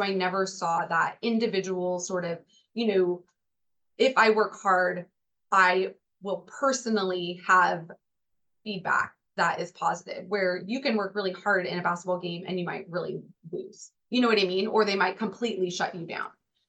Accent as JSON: {"language": "English", "town": "Chico", "region": "California", "country": "United States", "tie": "born or raised there", "said": "And I grew up in Chico, California, where the summers, I mean, it can be 110."}